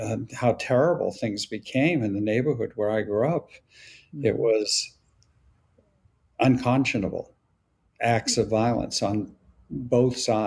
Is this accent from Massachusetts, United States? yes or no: yes; Boston, Massachusetts, United States; I grew up in the inner city of Boston. I grew up in Dorchester. Living in that, you know, community, which was largely Eastern European, Ukrainian, Russian